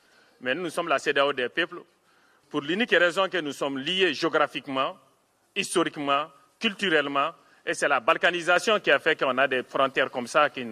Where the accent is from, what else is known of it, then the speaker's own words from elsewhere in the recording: Mali; Et je suis du Mali, de l'Afrique de l'Ouest.